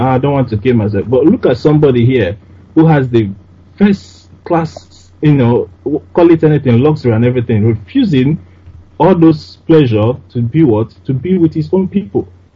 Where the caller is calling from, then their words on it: London, United Kingdom; I'm calling from London, United Kingdom.